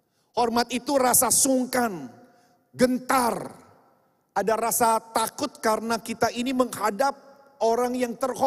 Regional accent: Bandung, West Java, Indonesia; Saya orang Bandung, istri saya orang Bandung.

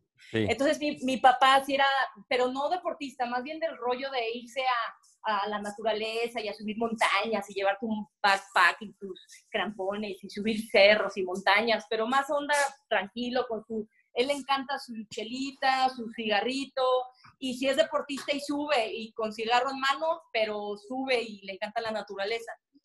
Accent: Guadalajara, Jalisco, Mexico; yo soy de Guadalajara, tengo dos hermanas mayores y soy como la pilón, o sea, me llevan como 6 años.

